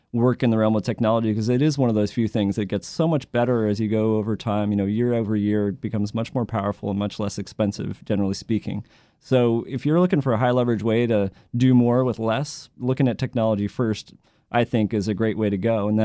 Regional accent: Northeast, United States; So I grew up in the Northeast, but I got myself into technology right here in Washington, D.C.

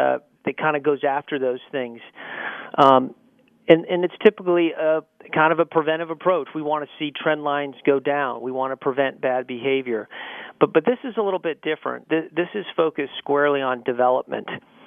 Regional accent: United States; I don't know if it's part of being an American, but we kind of push back against this idea that you can assign me a mentor

